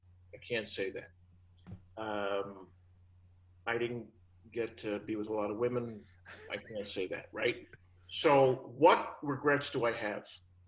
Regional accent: New York, United States; moved away as an adult; So I'm from New York, and I moved to Oklahoma to finish college and to meet my future ex-wife. So I got here in the late 70s

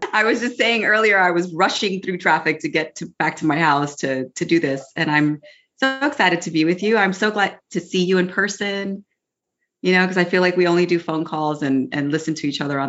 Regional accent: Chicago, Illinois, United States; I'm from Chicago, born and raised, went to high school in Chicago, grammar school, the whole thing.

